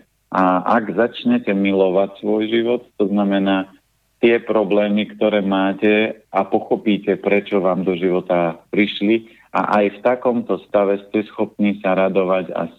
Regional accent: Tvrdošín, Žilina Region, Slovakia; also born or lived in Trstená; ja som konkrétne z Tvrdošina, čiže v Trstenej som sa narodil, čiže Tvrdošin je kúsok od Trstenej, to je pár kilometrov

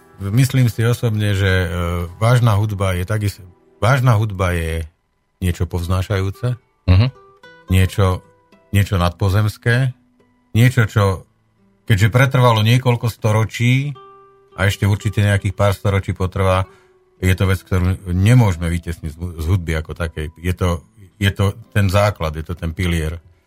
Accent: Martin, Žilina Region, Slovakia; keďže vieš, že som vyrastal v Martine, vlastne až do zaškolosti som tam žil

